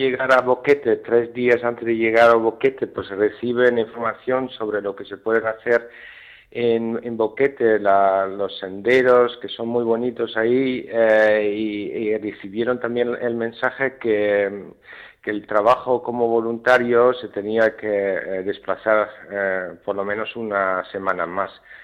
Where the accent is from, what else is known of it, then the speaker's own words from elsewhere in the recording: Netherlands; Spanish is a second language; nosotros no hablamos castellano. Y bueno, soy holandés.